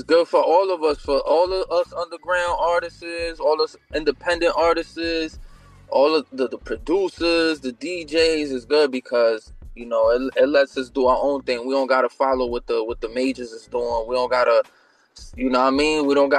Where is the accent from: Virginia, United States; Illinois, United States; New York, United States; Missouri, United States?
New York, United States; I'm gonna give it to … because I'm from New York